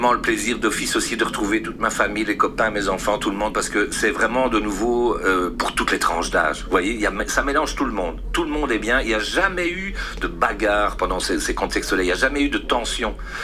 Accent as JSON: {"language": "French", "town": "Brussels", "region": "Brussels-Capital Region", "country": "Belgium", "tie": "born there", "said": "Moi, je suis né à Bruxelles, j'ai un grand-père qui venait de Malines et un autre de Liège."}